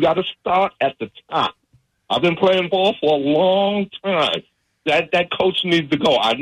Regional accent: New York City, New York, United States; I grew up in Harlem.

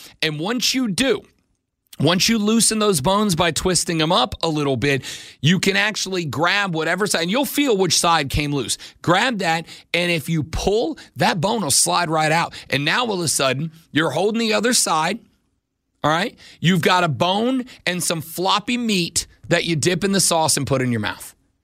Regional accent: Pickens, Georgia, United States; also born or lived in Blue Ridge; But, I grew up in Pickens and Blue Ridge.

